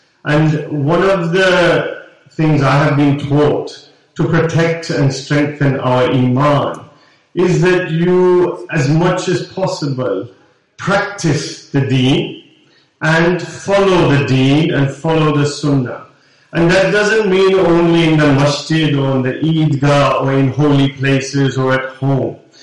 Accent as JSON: {"language": "English", "town": "Dewsbury", "region": "Yorkshire and the Humber", "country": "United Kingdom", "tie": "born there", "said": "And our community, when I was young, I was born in Dewsbury Hospital."}